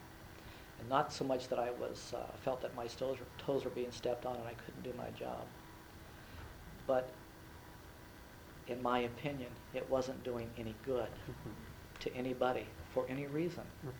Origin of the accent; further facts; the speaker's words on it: United States; I'm an American. I did what I felt was the best thing to do.